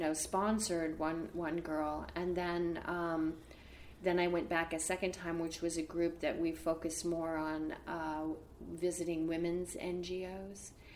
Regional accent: Des Moines, Iowa, United States; I grew up in Des Moines, Iowa

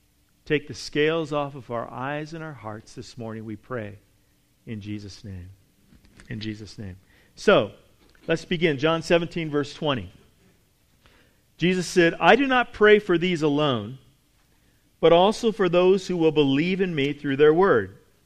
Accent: California, United States; now in Texas, United States; Yeah, just like I grew up in California, but I got here in Texas as soon as I could.

